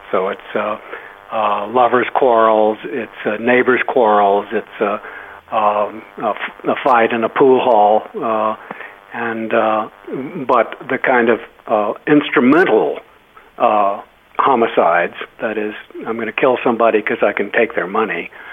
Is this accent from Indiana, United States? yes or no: no; Texas, United States; By the way, I'm a Southern white male myself. I'm from Texas.